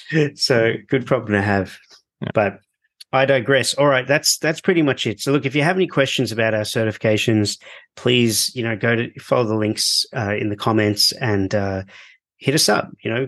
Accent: Australia; Oh man, in Spain, I was rolling my eyes like I'd grown up there, but now I come back and I sound as Australian as you can imagine. Australian speaking Spanish.

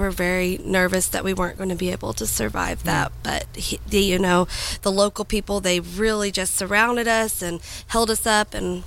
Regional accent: Fort Worth, Texas, United States; now in Fredericksburg, United States; We're originally from Fort Worth, so you didn't see too many cows and deer and all that stuff until we moved here.

